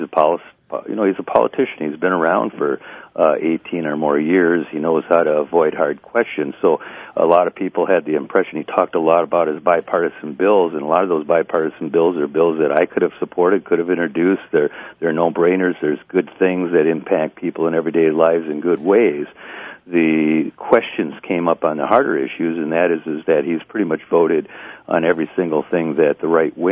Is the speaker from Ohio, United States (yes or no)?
no; Wausau, Wisconsin, United States; also born or lived in Hayward; And me showing back up in Wausau, which was my hometown, and saying, look at, everyone knew I lived in Hayward